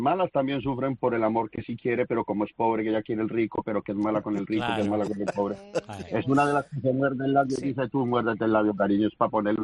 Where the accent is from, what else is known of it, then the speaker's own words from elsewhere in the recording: Colombia; Que soy un colombiano, macho men, pelo pecho, pero soy un novelólogo.